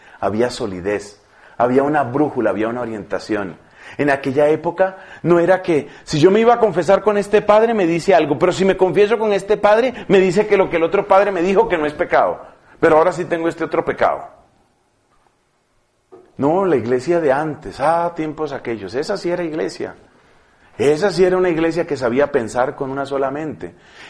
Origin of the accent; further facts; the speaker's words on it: Seville, Andalusia, Spain; Yo soy sevillano y estoy en esa cofradía.